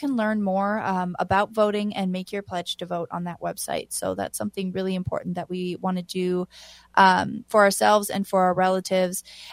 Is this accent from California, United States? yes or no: no; Red Lake, Minnesota, United States; I am from the Red Lake Nation in northern Minnesota